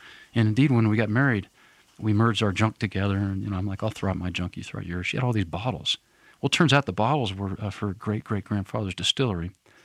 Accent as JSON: {"language": "English", "town": "Atlanta", "region": "Georgia", "country": "United States", "tie": "born or raised there", "also_born_or_lived": "Denver, United States", "accent": "twang", "said": "I was born in Denver, so I'm a mountain guy, but my dad moved around and I was raised in the South, so Atlanta's my formative town, so I have a bit of a twang."}